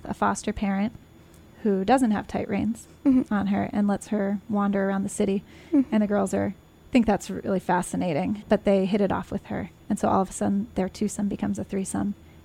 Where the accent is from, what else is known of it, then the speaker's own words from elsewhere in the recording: Hudson, New York, United States; I'm from Hudson, and I'm the Youth Programs Coordinator here at WGXC.